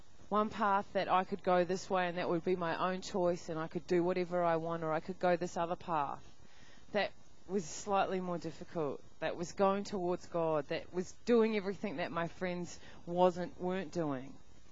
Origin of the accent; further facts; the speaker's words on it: New Zealand; moved away; And they were at high school back in New Zealand. I'm from New Zealand.